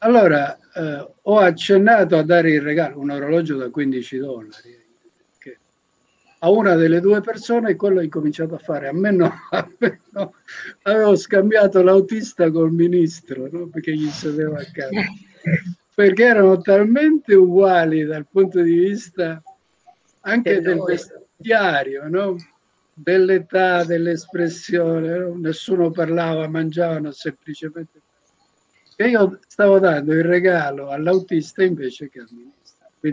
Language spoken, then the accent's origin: Italian; Argentina; first language Spanish; Italian is a second language; moved away; Io sono cresciuto in Argentina